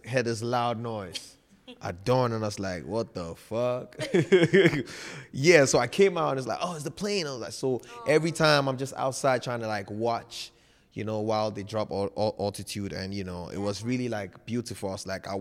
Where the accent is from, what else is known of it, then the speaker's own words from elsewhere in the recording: Volta, Ghana; Because I come from the Volta region, which is Aplau. We share border with, like, Togo.